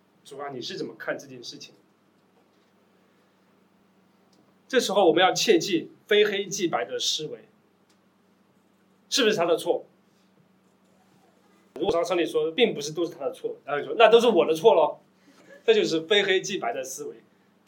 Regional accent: China; 因为大多数人其实是对，尤其我们中国人对情绪是不太敏感的

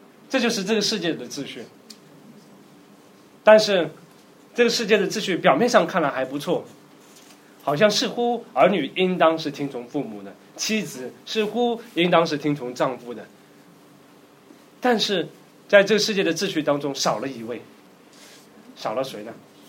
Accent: China; 对我们中国来说，家人往往会给我们带来很多虚假的安全感。我们中国人就喜欢抱团做生意嘛

